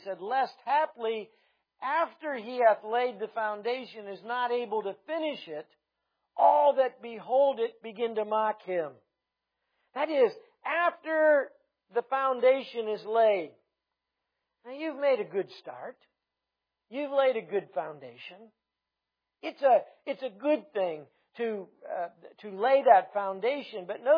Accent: Ohio, United States; He was from Oregon. I was from Ohio. And he came from a Christian family. I came from a non-Christian family.

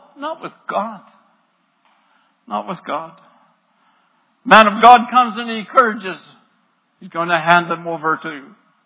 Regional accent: Dryden, Ontario, Canada; No, well, I grew up in Dryden.

